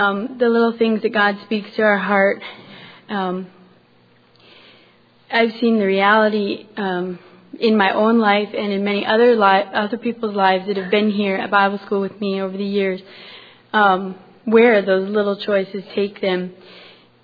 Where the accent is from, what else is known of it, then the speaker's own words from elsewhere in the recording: Cologne, Iowa, United States; I'm from Cologne, Iowa.